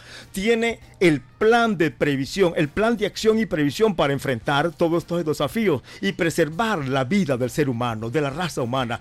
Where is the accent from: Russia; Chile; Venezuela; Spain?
Venezuela; Caicara del Orinoco, Bolívar; yo soy orinoquense allá, de Caicalo, Orinoco, orillas del río Orinoco.